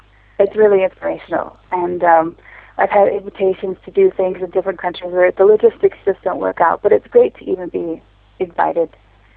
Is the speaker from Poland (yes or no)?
no; Minneapolis, Minnesota, United States; moved away as an adult; also born or lived in California; I'm an artist from the States. Born in California and grew up in the Midwest in Minneapolis. And I've lived in Asia for the last 6 years.